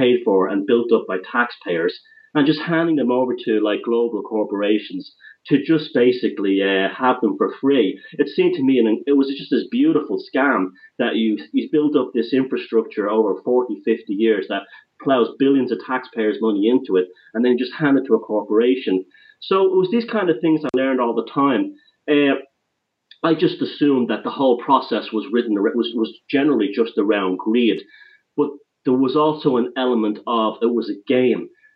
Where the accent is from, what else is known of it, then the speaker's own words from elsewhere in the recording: Dublin, Leinster, Ireland; Well, I grew up in Ireland. I was born in Dublin, and I grew up there during the 80s and late 70s, early 80s